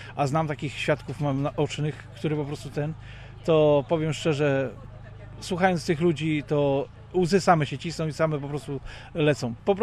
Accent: Subcarpathian Voivodeship, Poland; pochodzimy z jednych stron, z Bieszczad. Moi dziadkowie też zostali wysiedleni z Bieszczad

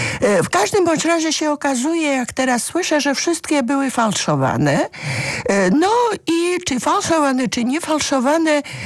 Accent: Georgia; Polish is a second language; now in Poland; Ja jestem z urodzenia Gruzinką, która od lat 70., a później od połowy lat 80. widzi Gruzję z boku, i ja kocham Gruzję i mam nadzieję, że nigdy nie przestanę być Gruzinką.

